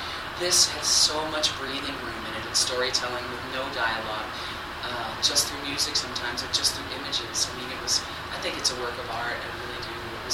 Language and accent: English; New Jersey, United States; I grew up in New Jersey, and on a clear day, you could see them building towers.